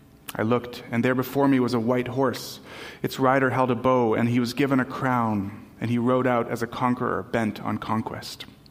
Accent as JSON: {"language": "English", "country": "Tanzania", "tie": "born or raised there", "said": "Growing up in Tanzania, we would go to the local market and to buy a lot of our fruits and vegetables and other staples."}